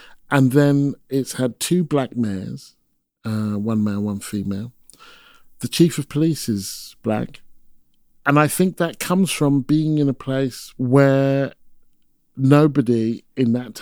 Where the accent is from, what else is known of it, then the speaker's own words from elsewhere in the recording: Stevenage, East of England, United Kingdom; also born or lived in Hitchin; Well, I was born in Hitchin because Stevenage didn't have a maternity hospital, but I spent my entire childhood there.